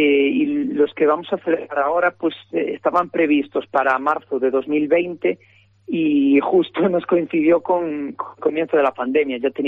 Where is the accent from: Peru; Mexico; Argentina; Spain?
Spain; Vilagarcía de Arousa, Galicia; nosotros somos de Vila García, la Asociación Nación Vila García, y todos somos de allí.